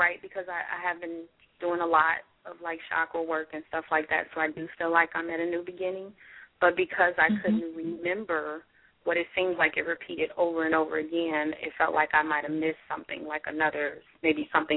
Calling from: Rantoul, Illinois, United States; It's a small town, yes. Rantoul, in the middle of nowhere.

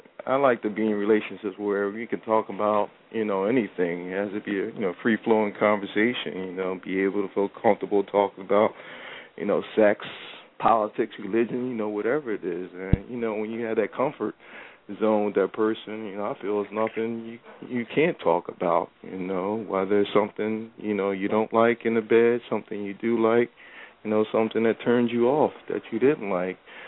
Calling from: Philadelphia, Pennsylvania, United States; second time caller, calling from out of Philly.

